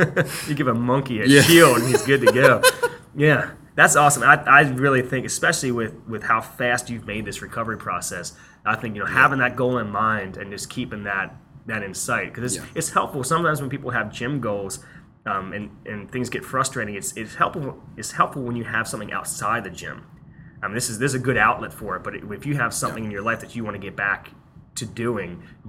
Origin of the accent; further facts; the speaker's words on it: Falling Waters, West Virginia, United States; So I grew up in Falling Waters, West